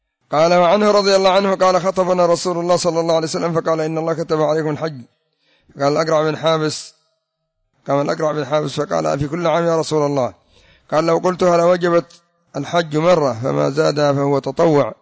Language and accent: Arabic; Yemen; لكن مثلا الآن ربما عندنا في اليمن في هذه السنة يحتاج الحاج إلى 15,000 سعوديا